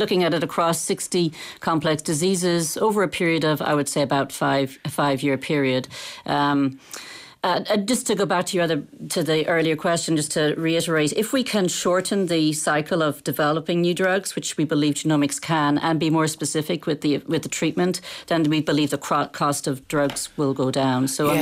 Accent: Ireland; also born or lived in United States; I've actually only been in Ireland, even though I'm Irish, for the last 6 months

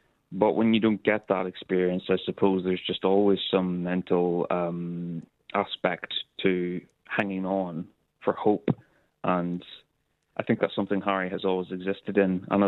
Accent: Northern Ireland, United Kingdom; people were so surprised I was Northern Irish

